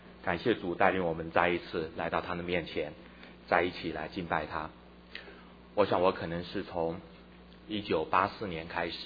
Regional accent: southern Taiwan, Taiwan; 我在台湾的南部这样长大

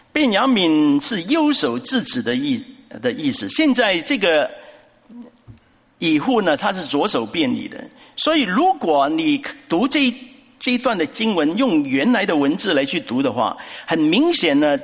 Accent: China; 但是时事不好呢，我们中国人有一句话说，时事就怎么样，造英雄。

